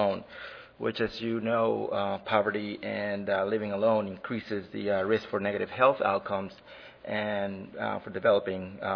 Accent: Puerto Rico; I'm from Puerto Rico

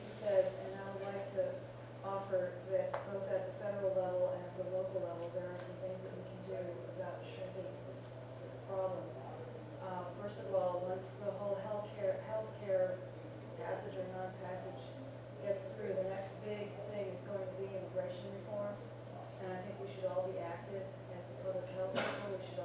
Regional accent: North Carolina, United States; I'm from North Carolina. You cannot get a driver's license in North Carolina unless you have a Social Security card.

